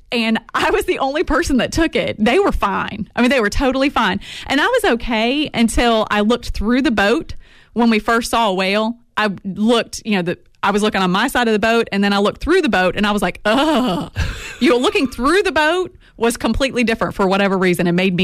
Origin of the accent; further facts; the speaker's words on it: Florida, United States; Growing up in Florida, I had been on boats many times.